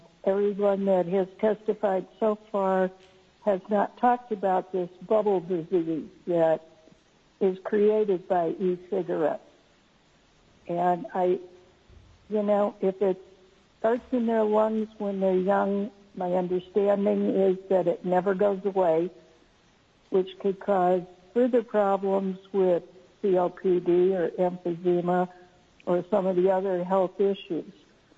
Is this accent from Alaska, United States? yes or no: yes; Anchorage, Alaska, United States; from Anchorage, Alaska.